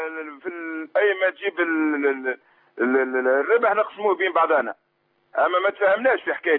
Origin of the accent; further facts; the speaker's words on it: Tunisia; عندي سؤال يا شيخ، أنا من تونس